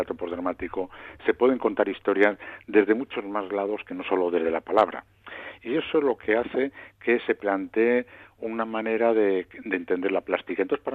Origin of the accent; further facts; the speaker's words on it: Portugalete, Basque Country, Spain; also born or lived in Las Arenas; Sí, pues nací en Portugalete y lo para, bueno, pues y después ya me pasaron a las Arenas, ¿verdad?